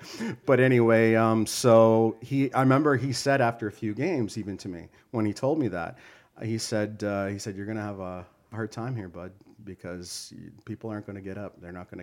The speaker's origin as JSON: {"language": "English", "town": "Calgary", "region": "Alberta", "country": "Canada", "tie": "born or raised there", "also_born_or_lived": "Windsor", "said": "No, I was born in Windsor, Ontario, but I remember I was like 2 years old when we moved out to Calgary in the 70s."}